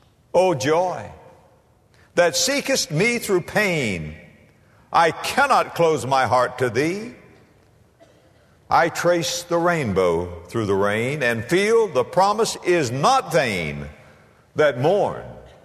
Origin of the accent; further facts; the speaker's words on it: West Palm Beach, Florida, United States; I was raised in South Florida, kind of what you might call Hurricane Alley, West Palm Beach, Florida. When I came up here, I thought we were going north.